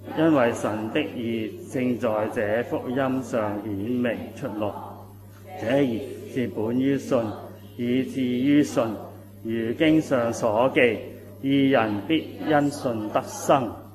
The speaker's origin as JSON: {"language": "Cantonese", "country": "Hong Kong", "said": "我哋都係中國人，我哋都係喺香港呢個地方嘅人啦"}